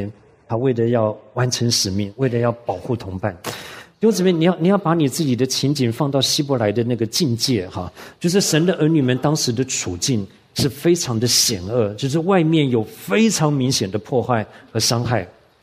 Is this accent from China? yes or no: no; Taiwan; 我小的时候在台湾我们家没有电视